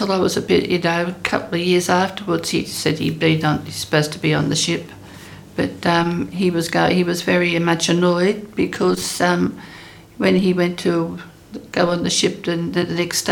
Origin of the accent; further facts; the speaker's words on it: Sydney, New South Wales, Australia; now in Brighton-Le-Sands, Australia; I grew up in Millers Point after being born in Paddington Women's Hospital on the 7th of April 1930.